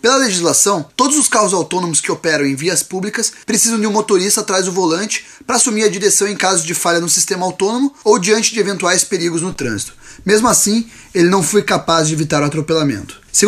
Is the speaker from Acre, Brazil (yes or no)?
no; Curitiba, Paraná, Brazil; now in United States